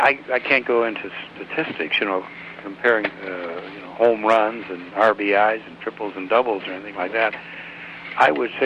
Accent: Minnesota, United States; I always, as a kid growing up in Minnesota, I loved baseball and football, and the Gophers were my team

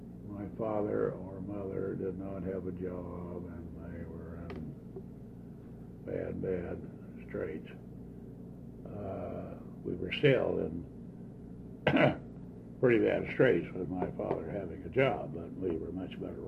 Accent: Topeka, Kansas, United States; Oh, dear. Well, I did grow up in Topeka.

